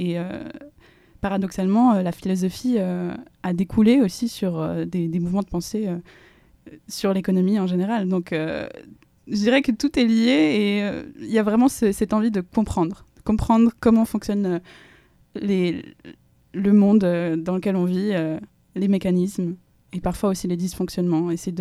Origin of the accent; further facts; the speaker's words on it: Switzerland; je viens de Suisse, que j'ai grandi en Suisse principalement, ça s'entend peut-être à mon accent.